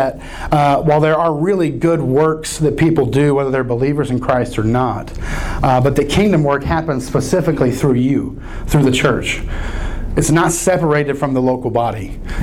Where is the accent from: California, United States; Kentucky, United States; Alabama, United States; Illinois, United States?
Illinois, United States; Mount Vernon; my parents have run a soup kitchen in my hometown of Mount Vernon, Illinois